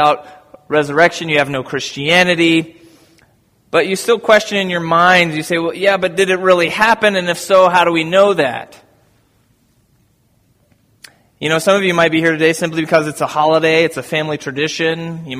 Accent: Birmingham, Alabama, United States; born there; I was born in Birmingham, Alabama on May 9th, 1981.

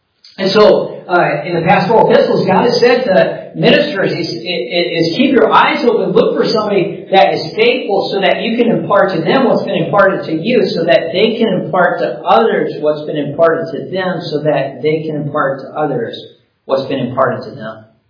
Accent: Hudson, Wisconsin, United States; My church that I grew up in Hudson, Wisconsin, we had P1 through P3, P4 through P6, S1 through 6 all together.

